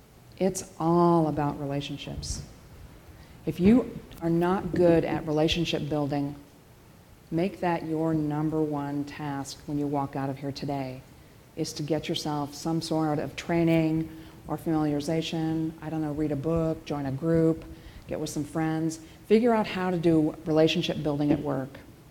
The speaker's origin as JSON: {"language": "English", "town": "Los Angeles", "region": "California", "country": "United States", "tie": "born or raised there", "said": "I'm from California. Sorry, I also grew up in Los Angeles."}